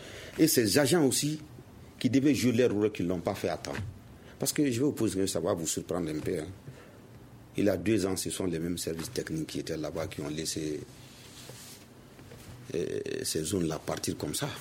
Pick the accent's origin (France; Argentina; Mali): Mali; il faut qu'on ait quand même le courage de le dire en tant que malien et en bon malien.